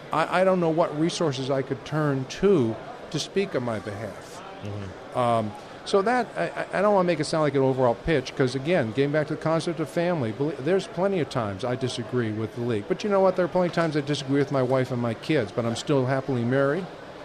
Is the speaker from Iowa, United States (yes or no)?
no; North Carolina, United States; I come from North Carolina, in the North Carolina section.